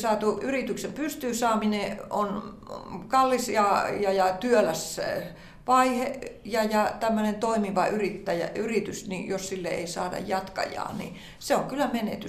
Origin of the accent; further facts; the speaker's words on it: Kerimäki, South Savo, Finland; Siis mun kotikyläni oli siinä mielessä mielenkiintoinen, että siellä oli maatilat ja kun siinä on tämä kalkkikaivos oli myöskin sitten aivan tuntumassa, niin siellä oli myös sitten tätä, kalkkikaivoshan oli Kerimäellä